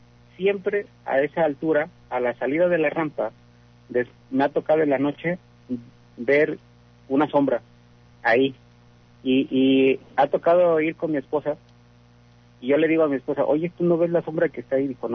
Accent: Guerrero, Mexico; now in Aguascalientes, Mexico; Yo soy de Guerrero.

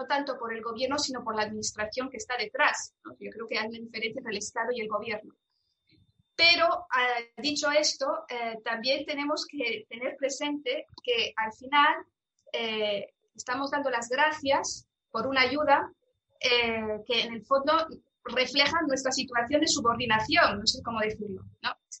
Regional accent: Spain; aquí como española

